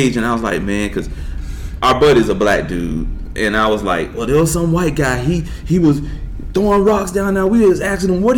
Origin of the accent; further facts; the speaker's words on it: Vero Beach, Florida, United States; now in Orlando, United States; Born and raised in Vero Beach, Florida. For those who know Gifford, I'm born over the railroad tracks, you know. I'm currently living in Orlando, Florida.